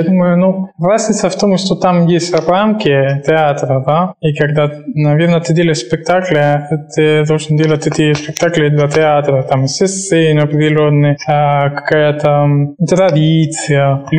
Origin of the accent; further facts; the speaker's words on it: Spain; Russian is a second language; now in Russia; я контрабасист и из Испании.